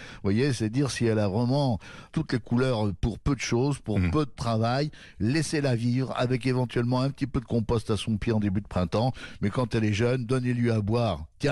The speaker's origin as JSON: {"language": "French", "town": "Mazamet", "region": "Occitanie", "country": "France", "tie": "born there", "said": "Voilà, donc je suis né à Mazamé"}